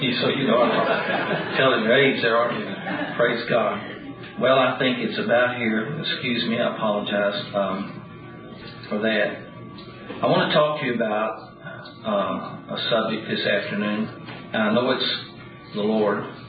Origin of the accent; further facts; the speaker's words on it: Dallas, Texas, United States; I went to visit a friend that I grew up with in Dallas.